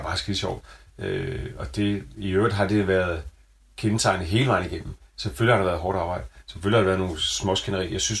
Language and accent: Danish; Region of Southern Denmark, Denmark; accent: Southern Jutlandic; jeg synes egentlig, jeg snakker ret godt sønderjysk